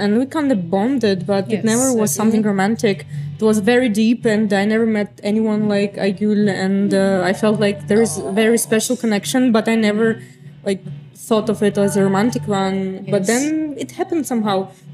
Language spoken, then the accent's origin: English; Uzbekistan; English is a second language; I'm from Uzbekistan, and my background is very diverse. It's Greek, Persian, Russian, and Finnish.